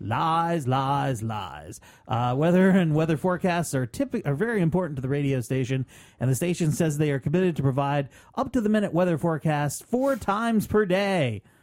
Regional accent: Vermont, United States; I found this website that covers news from my hometown area in northern Vermont called the Newport Dispatch.

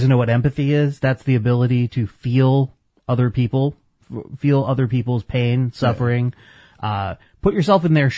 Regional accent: Vermont, United States; Especially if you are from an area like I am from Vermont.

